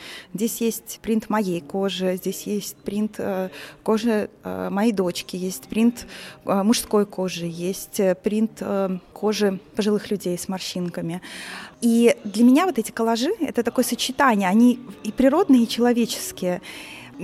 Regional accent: Belarus; так как я сама из Беларуси и выросла там

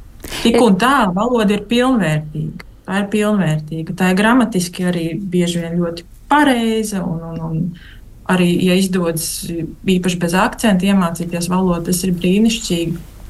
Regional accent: Limbaži, Limbaži Municipality, Latvia; accent: Livonian dialect; Es pati esmu no Limbažiem, es cenšos izrunāt galotnes.

